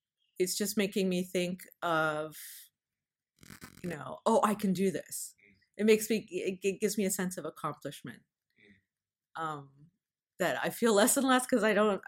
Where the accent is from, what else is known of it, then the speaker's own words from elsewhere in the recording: New Castle, Pennsylvania, United States; Because I grew up in Newcastle, as you know, which is outside of Pittsburgh. It's in the middle of nowhere, and there are very few Asians.